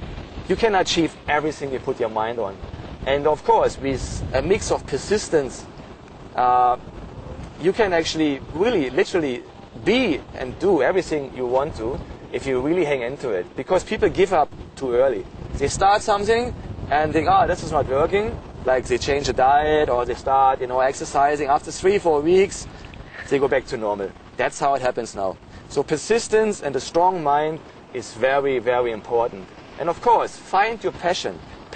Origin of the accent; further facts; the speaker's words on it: Australia; from Australia.